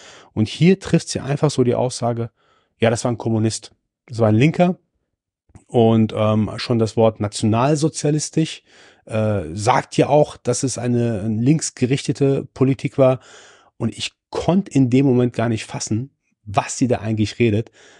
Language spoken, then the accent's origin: German; Germany; also born or lived in Iran; Ich persönlich bin ja gebürtiger Perser, gebürtiger Iraner, seit meinem zweiten Lebensjahr in Deutschland, habe hier mein Abi gemacht, habe hier studiert, gearbeitet